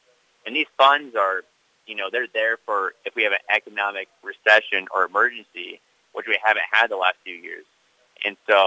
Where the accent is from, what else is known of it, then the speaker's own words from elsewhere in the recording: Wayland, Iowa, United States; I grew up in Wayland, Iowa. I graduated from Waco High School in 2015.